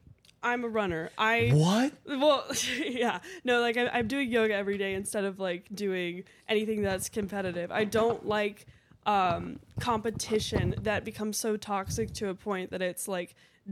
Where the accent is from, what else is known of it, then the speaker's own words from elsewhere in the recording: Germany; English is a second language; So I'm from Germany.